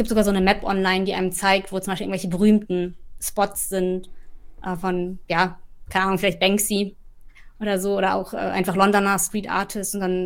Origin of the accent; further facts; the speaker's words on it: North Rhine-Westphalia, Germany; now in Berlin, Germany; Ich komme aber auch aus dem Ruhrgebiet.